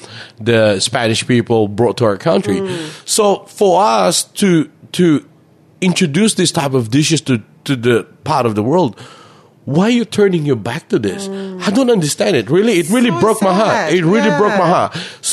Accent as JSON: {"language": "English", "country": "Philippines", "tie": "born or raised there", "also_born_or_lived": "New Zealand", "said": "Like, even when I was in the Philippines, when I was young, we had"}